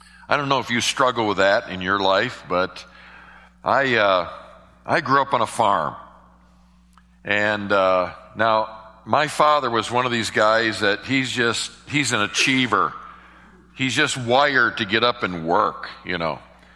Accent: New York, United States; moved away; I grew up in New York State, where we just had two seasons, winter and the 4th of July. And so so that's another reason I love the South.

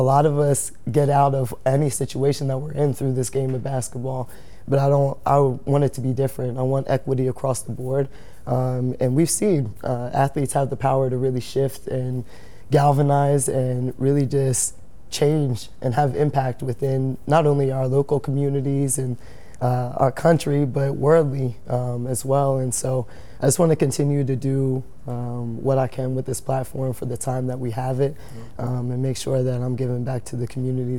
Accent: Philadelphia, Pennsylvania, United States; growing up in Philly and being a Sixers fan through and through

